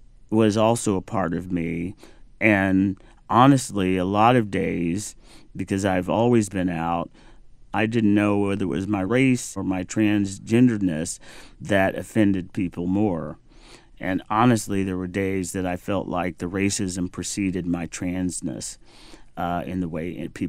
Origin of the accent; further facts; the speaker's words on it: Missouri, United States; I grew up in the Midwest, but, you know, Missouri, the Mason-Dixon line runs through there. So it's really like the South. Very conservative. It's the buckle of the Bible Belt.